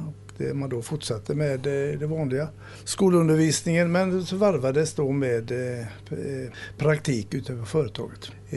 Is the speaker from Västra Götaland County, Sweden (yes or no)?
yes; Jonsered, Västra Götaland County, Sweden; Jag är ju född i Jonsered faktiskt, på Jonsereds BB som 1939